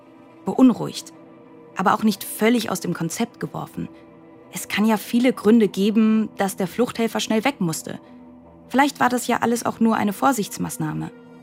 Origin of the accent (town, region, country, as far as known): Bavaria, Germany; born or raised there